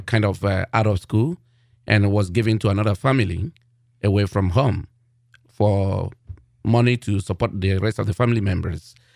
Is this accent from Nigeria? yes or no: yes; Nigeria; I belong to the diocese of a diocese in Cameroon called Bafang, but Bafang. I'm not from Cameroon. I'm from Nigeria.